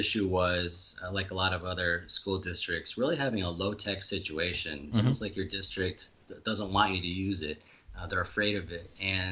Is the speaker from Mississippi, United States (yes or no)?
no; Ohio, United States; now in Connecticut, United States; Originally, I grew up in Ohio.